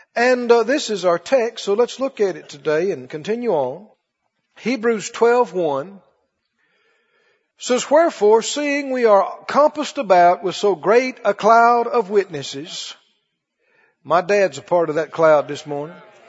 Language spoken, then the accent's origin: English; the South, United States; yeah, I'm from the South. And glad about it.